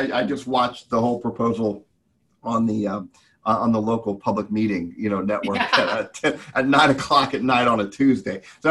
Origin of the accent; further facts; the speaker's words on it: Manhattan, Kansas, United States; I'll give you an example from my hometown here in Manhattan, Kansas.